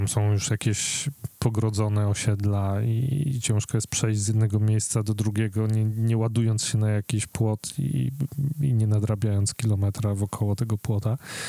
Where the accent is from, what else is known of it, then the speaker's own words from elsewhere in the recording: Warsaw, Masovian Voivodeship, Poland; Ja na przykład rdzennie pochodzę z Ursusa